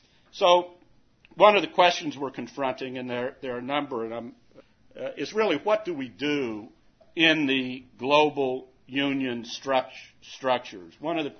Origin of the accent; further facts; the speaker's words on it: West Virginia, United States; You know, I grew up in West Virginia a number of years ago